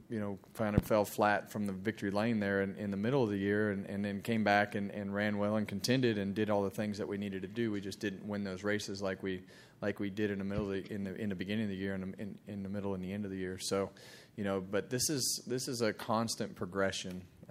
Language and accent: English; Bakersfield, California, United States; for me, growing up in Bakersfield, a Rick Mears fan and racing around Clint, his son in go-karts